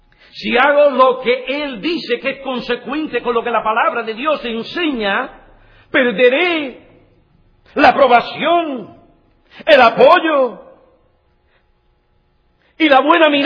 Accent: United States; Nuestra sociedad americana se caracteriza por el pragmatismo. Somos los americanos pragmáticos.

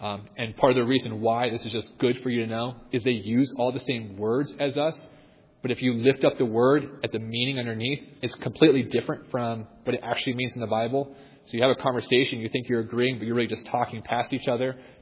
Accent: Ohio, United States; born there; the only reason why I believe this is because I was born into a Christian family in Ohio.

